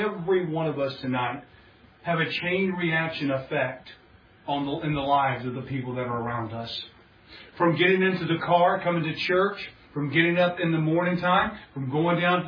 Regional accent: Florida, United States; I grew up in Southwest Florida, and we had these things called sand spurs.

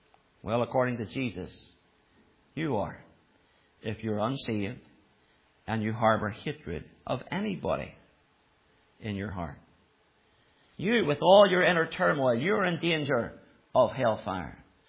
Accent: Belfast, Northern Ireland, United Kingdom; I grew up a child of the Troubles. I grew up in Loyalist North Belfast.

